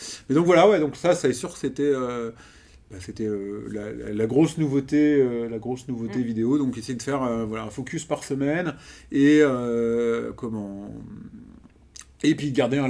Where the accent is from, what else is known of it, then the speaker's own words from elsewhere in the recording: Rennes, Brittany, France; Donc nous on est rennais. Ouais. Ça se voit pas, on est à Rennes.